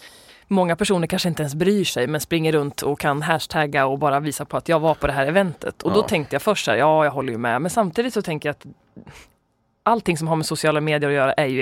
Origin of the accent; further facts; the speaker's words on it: Örebro, Örebro County, Sweden; also born or lived in Kumla; Och min liksom referens till fängelse var väl att jag kommer från Örebro och Kumla.